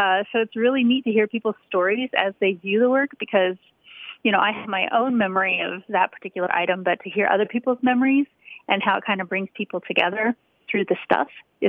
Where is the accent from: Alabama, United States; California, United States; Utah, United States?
Utah, United States; Salt Lake City; moved away as an adult; also born or lived in Idaho / Washington, D.C.; now in Colorado, United States; We lived in Washington, D.C. before this, but I was born in Idaho, and I grew up in Salt Lake City, Utah.